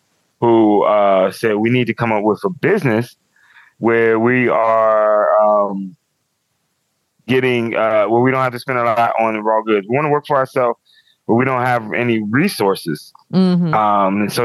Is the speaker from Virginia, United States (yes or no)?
yes; Petersburg, Virginia, United States; And I'm from Petersburg, Virginia, where there is no comedy open mics.